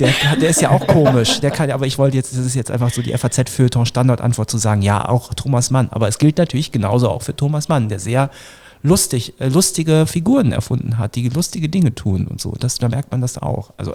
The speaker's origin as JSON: {"language": "German", "region": "Northern Germany", "country": "Germany", "said": "ich komme auch aus Norddeutschland vom flachen Land"}